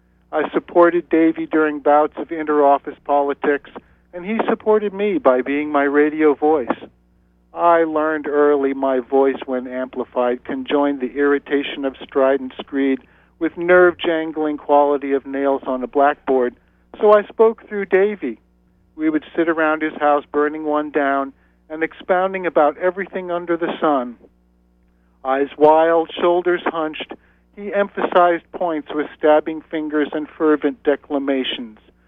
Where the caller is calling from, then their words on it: Tremont, Massachusetts, United States; Good afternoon. … in Tremont.